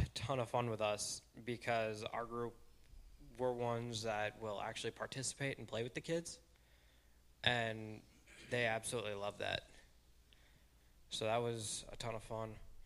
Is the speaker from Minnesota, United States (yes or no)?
yes; Minnesota, United States; and I'm Minnesotan, so that's rough.